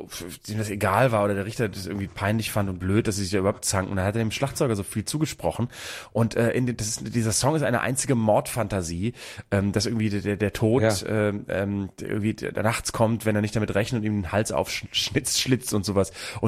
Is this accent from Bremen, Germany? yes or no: yes; Bremen, Germany; Aber ich komme aus Bremen und da das wirklich, die prägen das Stadtbild.